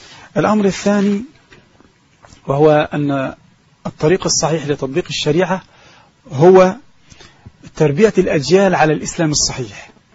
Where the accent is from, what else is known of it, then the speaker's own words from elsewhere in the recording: Egypt; عندنا في مصر